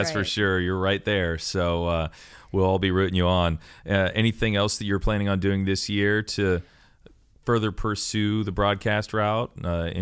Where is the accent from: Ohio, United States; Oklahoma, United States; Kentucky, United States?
Ohio, United States; so I kind of grew up on a farm where like we had 46 acres and like I grew up in Ohio